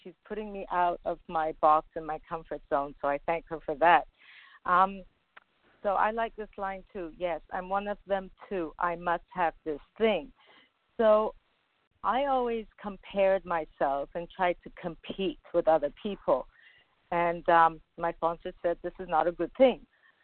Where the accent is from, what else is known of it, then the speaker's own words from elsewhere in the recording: California, United States; from California.